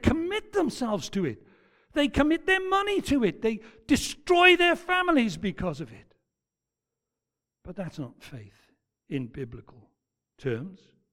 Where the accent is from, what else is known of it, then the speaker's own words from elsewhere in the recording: Wales, United Kingdom; we'll be as short as any Welshman can be. You do understand that, don't you? A Welsh minute is about twice as long as an English minute.